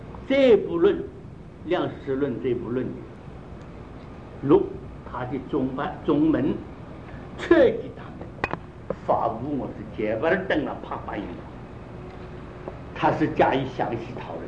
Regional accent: China; 所以我们中国人啊，我们中国人办事情糊涂啊

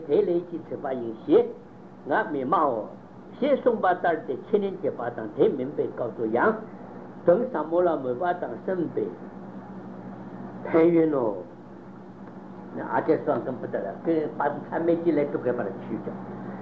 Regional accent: Taiwan; 在我们台湾的这个政治行政能力就差这一点

